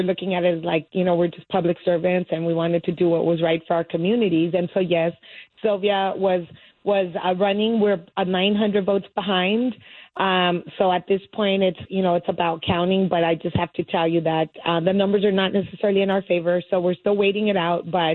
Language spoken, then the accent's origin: English; Los Angeles, California, United States; everybody around us in downtown LA, we grew up in the Pico Union area, had a similar story than we did.